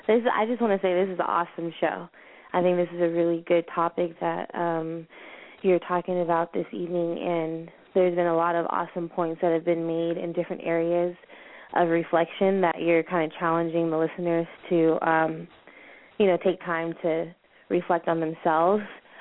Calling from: Victorville, California, United States; Hi, Hi, this is … I'm calling from Victorville.

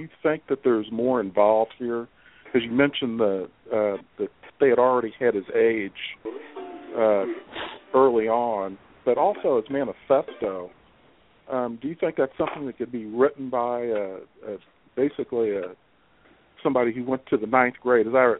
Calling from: Kansas City, United States; from Kansas City.

